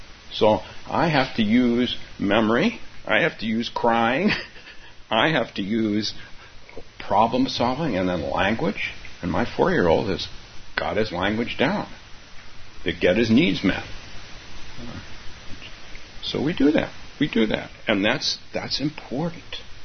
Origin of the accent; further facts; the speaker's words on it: California, United States; I'm from California. She's from California. We have a bond because we're both from California.